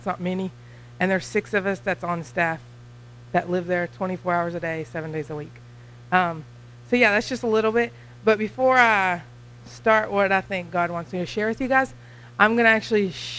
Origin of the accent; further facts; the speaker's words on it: Harrodsburg, Kentucky, United States; moved away as an adult; also born or lived in Cincinnati; now in Mexico; I grew up in Harrodsburg, Kentucky, and then I went to school in Cincinnati, and that was good, Cincinnati. My accent has not left me for the 7 years I've been in Mexico.